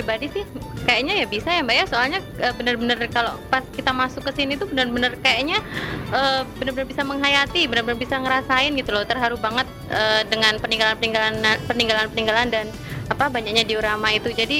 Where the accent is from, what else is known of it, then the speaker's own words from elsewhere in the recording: Surabaya, East Java, Indonesia; Oh, saya dari Surabaya.